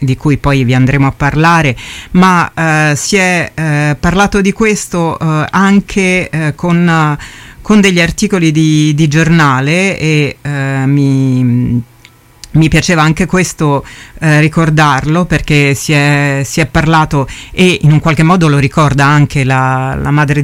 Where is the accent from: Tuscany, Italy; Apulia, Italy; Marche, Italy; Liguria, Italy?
Tuscany, Italy; io sono toscana